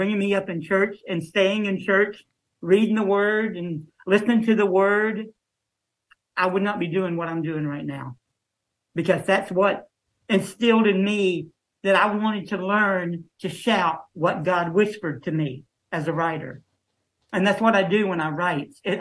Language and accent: English; Alabama, United States; also born or lived in Florida; I was born in Florida. I love the beach. And then me and my family, we moved to Alabama.